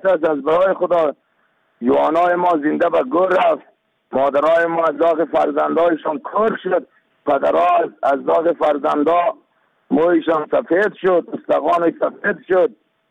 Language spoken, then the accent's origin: Persian; Afghanistan; ما شما مسلمان هستیم، ما شما افغان هستیم